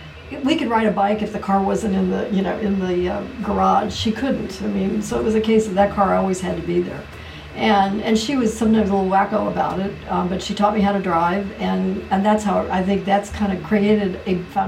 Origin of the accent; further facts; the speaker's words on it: Willoughby, Ohio, United States; But I grew up in Ohio, in northeast part of Ohio, Willoughby, Ohio, which is not well known, but east side of Cleveland.